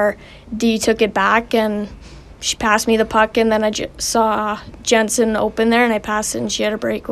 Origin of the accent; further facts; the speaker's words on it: Olds, Alberta, Canada; I'm 18 and I'm from Olds.